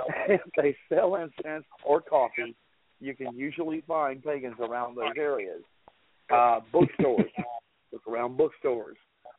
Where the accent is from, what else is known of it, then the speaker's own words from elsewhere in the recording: South Carolina, United States; now in North Carolina, United States; I'm from South Carolina. I currently live in North Carolina, but I grew up in South Carolina.